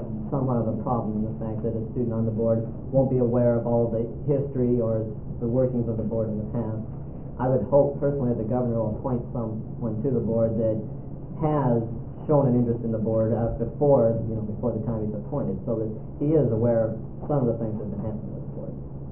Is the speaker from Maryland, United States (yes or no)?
no; Lebanon, Oregon, United States; I'm from Oregon State. I'm from Lebanon.